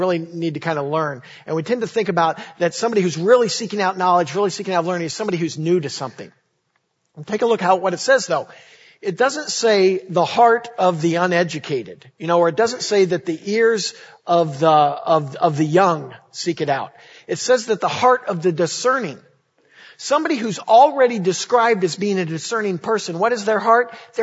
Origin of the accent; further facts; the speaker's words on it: Illinois, United States; You know, I've talked before about how I grew up in Illinois. And, you know, growing up in Illinois, I grew up a huge Chicago Bulls fan.